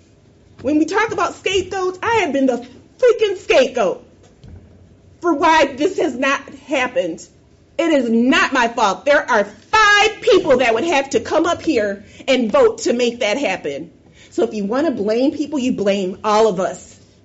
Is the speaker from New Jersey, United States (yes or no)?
no; Michigan, United States; Because I'm from West Michigan. I'm a nobody.